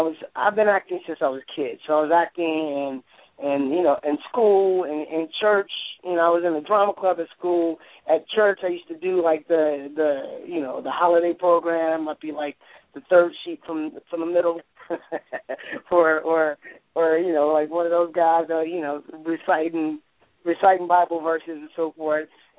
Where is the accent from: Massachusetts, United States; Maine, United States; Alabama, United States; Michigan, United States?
Michigan, United States; Detroit; Man, all right, so I grew up in Detroit, Michigan, a good place to be from because you get a lot of respect when you're from Detroit.